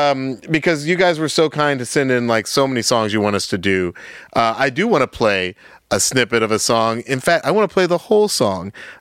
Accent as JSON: {"language": "English", "town": "Atlanta", "region": "Georgia", "country": "United States", "said": "My preferred because I'm from Atlanta."}